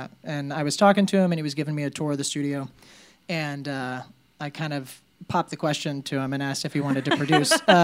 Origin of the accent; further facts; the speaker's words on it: Memphis, Tennessee, United States; Well, so I am from Memphis